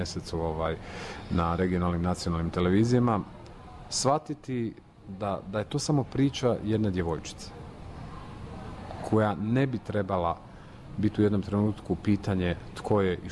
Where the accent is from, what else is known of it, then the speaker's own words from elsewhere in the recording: Pula, Istria County, Croatia; Najgore je bilo u mom rodnom gradu, u Puli.